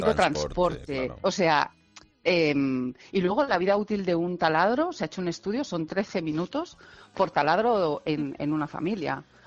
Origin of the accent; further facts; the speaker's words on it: Catalonia, Spain; Spanish is a second language; Es que ahora no sé cómo, como soy catalana, ahora no sé cómo se dice en castellano.